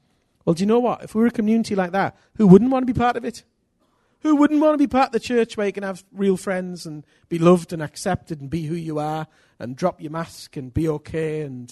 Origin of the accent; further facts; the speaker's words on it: United Kingdom; because I'm British and I'm full of road rage.